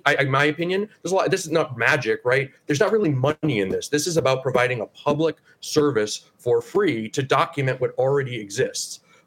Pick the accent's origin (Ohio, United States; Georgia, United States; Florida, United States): Ohio, United States; I'm from Northeast Ohio, so it pains me also.